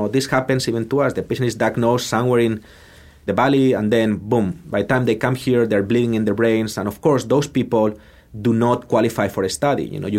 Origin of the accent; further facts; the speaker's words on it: Spain; English is a second language; And now actually, you know, I'm from Spain, so I'm proud of this.